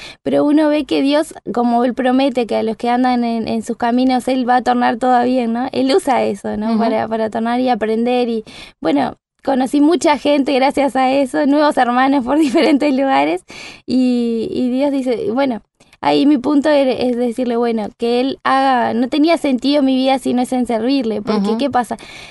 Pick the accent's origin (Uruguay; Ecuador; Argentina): Uruguay; Tacuarembó; also born or lived in Rivera; nací en Tacuarembó, estuve hasta mis 10 años ahí. Después estuvimos en Rivera, también por unos cuantos años. Y estuvimos trabajando en pueblitos ahí en Minas de Corrales y Las Flores.